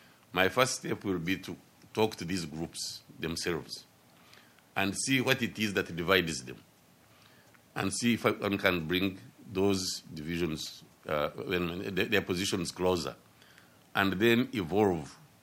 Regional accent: Uganda; although I come from Uganda, and I'm proud to be from Uganda.

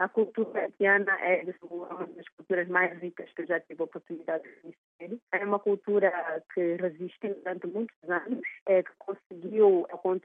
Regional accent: Maputo, Mozambique; born there; eu sou nascida em Maputo, na capital de Moçambique. A família do meu pai vem do norte, da ilha de Moçambique, e eu, por afinidade, me sinto muito ligada a essa pequena ilha no norte.

